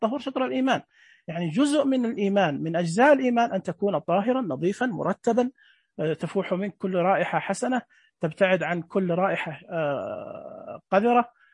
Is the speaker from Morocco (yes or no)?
no; Saudi Arabia; طبعا إحنا عندنا في السعودية وزارة الصحة 937